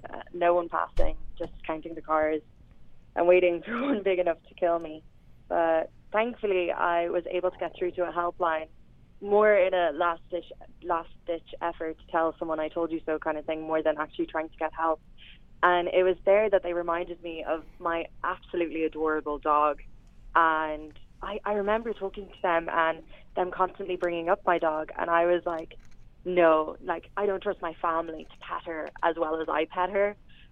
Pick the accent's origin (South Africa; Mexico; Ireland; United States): Ireland; we are based in Dublin, myself and my co-founder. I'm Irish through and through.